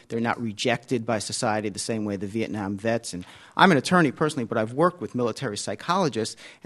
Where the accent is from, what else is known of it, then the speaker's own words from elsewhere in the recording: Silver Spring, Maryland, United States; I'm from Silver Spring, Maryland.